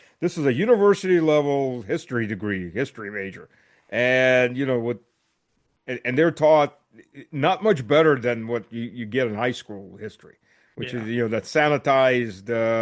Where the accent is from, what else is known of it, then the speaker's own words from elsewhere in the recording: Charlotte, North Carolina, United States; Charlotte, well, I grew up in Charlotte. So that, since I was about 9 years old, I lived in Charlotte till I finished high school.